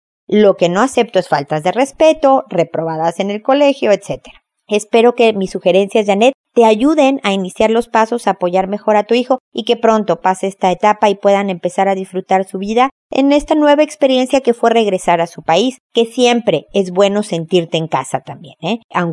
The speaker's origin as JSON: {"language": "Spanish", "country": "Mexico", "accent": "Mexican", "moved": "yes", "said": "yo soy mexicana, se me escucha evidentemente por mi acento, pero estoy viviendo en otro país"}